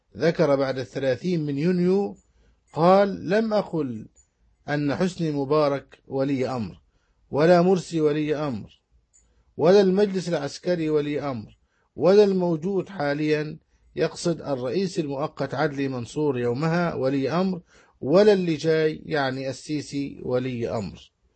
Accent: Egypt; بلدنا مصر

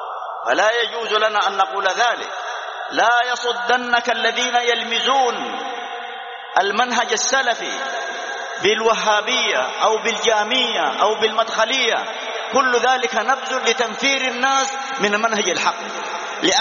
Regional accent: Saudi Arabia; نحمد الله أن بلادنا المملكة العربية السعودية تنعم باجتماع على ولي أمرها

